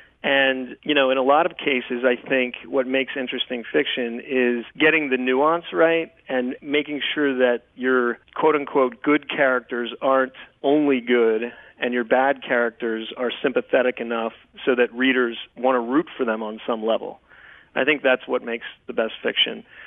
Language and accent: English; New Orleans, Louisiana, United States; also born or lived in East Coast; in a way, I grew up in New Orleans. I went to Jesuit high school, but I lived on the East Coast growing up as well. But I do consider New Orleans home